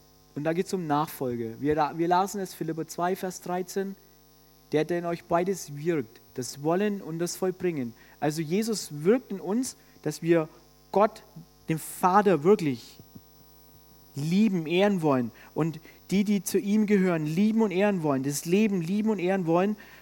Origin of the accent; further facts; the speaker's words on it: Germany; Wir sind Deutsche, wir machen es eben so, wir machen es immer so.